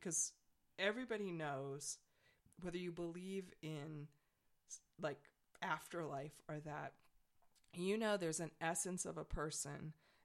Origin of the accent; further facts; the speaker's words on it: Rockford, Illinois, United States; I'm from Rockford, Illinois. What can you do? You can take a girl out of the Midwest. You can't take...